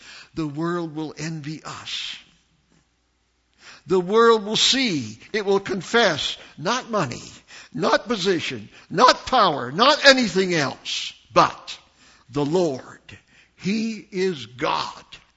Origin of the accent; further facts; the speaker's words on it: United States; born there; I told you, I was born in the States, and I take pills for that.